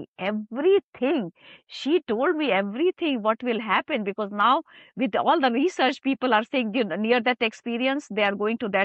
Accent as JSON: {"language": "English", "country": "India", "said": "I cannot preach, but I'm from India, so I know about"}